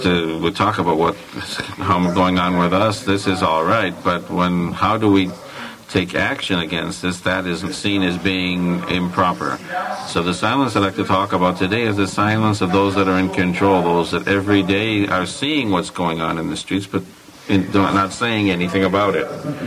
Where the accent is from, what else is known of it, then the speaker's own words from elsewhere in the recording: Fabre, Quebec, Canada; born there; I come from a small village. I was born in Fabre, in Abitibi, which is a small village.